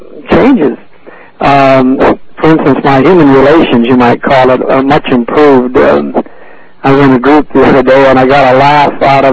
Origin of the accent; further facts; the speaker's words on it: Seal Beach, California, United States; born there; Well, I was born in Seal Beach.